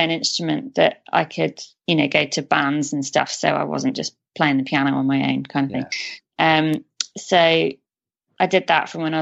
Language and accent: English; Shrewsbury, West Midlands, United Kingdom; moved away as an adult; now in London, United Kingdom; I grew up in Shropshire. So my hometown is Shrewsbury.